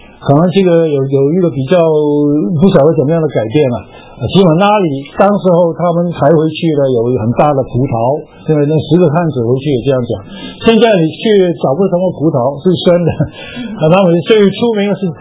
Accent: Guangdong, China; 我们是广东人，那么也跟我讲普通话。

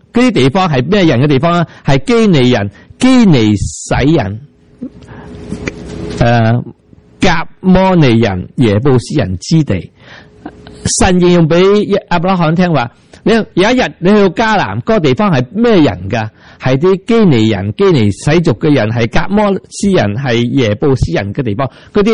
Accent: United States; 我哋系美国人，不过点都系入照下镜。

